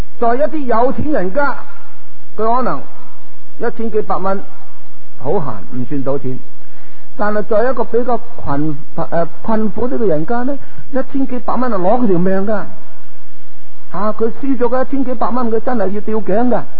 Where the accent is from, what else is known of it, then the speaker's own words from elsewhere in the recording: Hong Kong; 因为打牌是我们香港人最常见的玩意来的